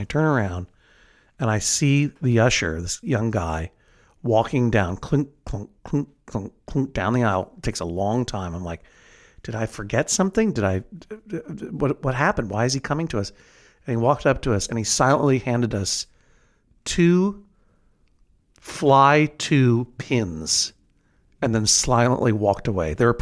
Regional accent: Brookline, Massachusetts, United States; Oh, it's a movie theater that in Brookline, my hometown, which is in New England, a region of the Northeast United States.

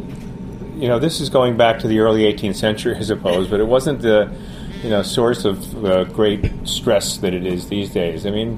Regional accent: West Orange, New Jersey, United States; also born or lived in Kearny; I grew up in New Jersey. I was born in Kearney, which is a little town just across the Meadowlands from beautiful downtown Soho. Then I grew up in West Orange, New Jersey.

